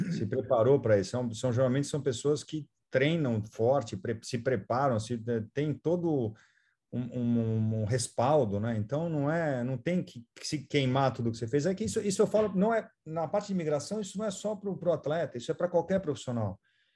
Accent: United States; Apesar de ser americano, às vezes, eu sou americano e me sinto imigrante.

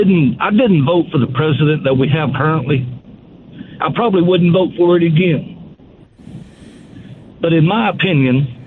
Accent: Birmingham, Alabama, United States; I grew up in Birmingham, so I've listened and read a lot of what you've published

